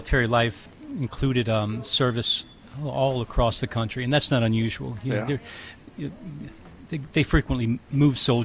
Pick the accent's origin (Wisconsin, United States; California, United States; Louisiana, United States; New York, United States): Louisiana, United States; New Orleans; I was raised in New Orleans. A humble background. You know, my mother's family was Sicilian. My father's people were Cajuns.